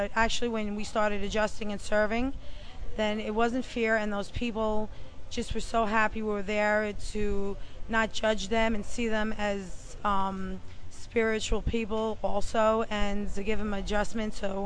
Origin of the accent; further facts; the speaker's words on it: New York, United States; I'm from New York. I live in Hartsdale, which is in Westchester County.